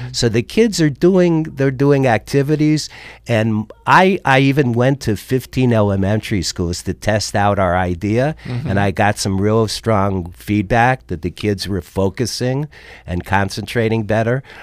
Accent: New York, United States; I was brought up in New York and we played until you couldn't even see.

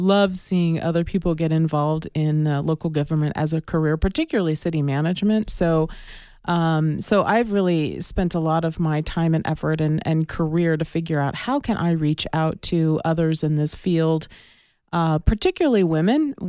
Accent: Tucson, Arizona, United States; This is my hometown. I grew up here in Tucson.

